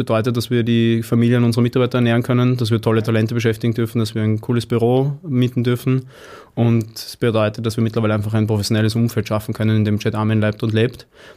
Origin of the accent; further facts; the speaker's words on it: Klosterneuburg, Lower Austria, Austria; gebürtiger Klosterneuburger, 30 Jahre jung.